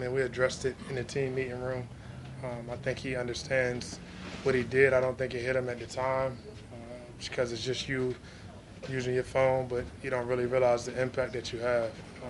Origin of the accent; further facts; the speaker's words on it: Virginia, United States; I grew up in Virginia. No professional sports, football or basketball.